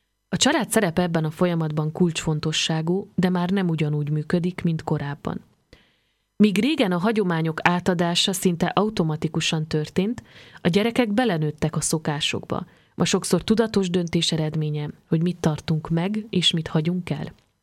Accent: Joseni, Harghita, Romania; nekem elsősorban szülőfalum, Gyergyóalfalu jut eszembe.

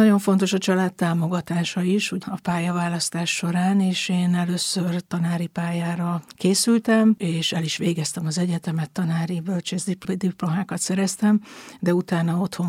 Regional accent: Budapest, Hungary; Én egy nagy családból jövök, Budapesten nőttem föl egy olyan múlttal, ahol az hit és a nagy család és a családi értékek mindig nagyon fontosak voltak.

